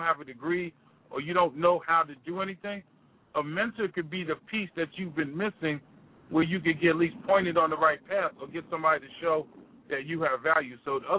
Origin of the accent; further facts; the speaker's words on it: New York, United States; because I'm a New Yorker, as we can probably hear and tell.